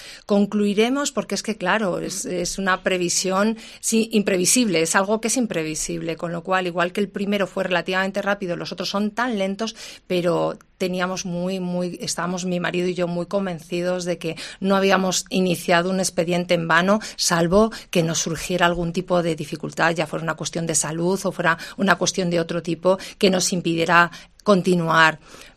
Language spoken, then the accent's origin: Spanish; Castile and León, Spain; es que aquí somos de Castilla y León